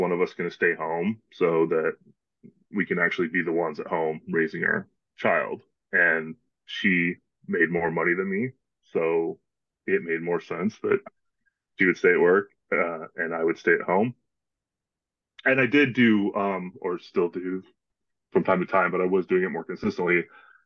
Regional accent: Alaska, United States; also born or lived in Washington; now in Phoenix, United States; Yeah, I mean, I was born in Washington, but my folks moved back up to Alaska when I was like one. So for all intents and purposes, yeah.

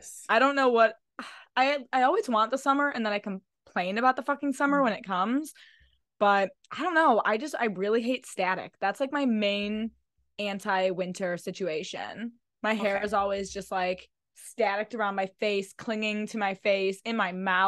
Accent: United States; I'm American. Like, I just.

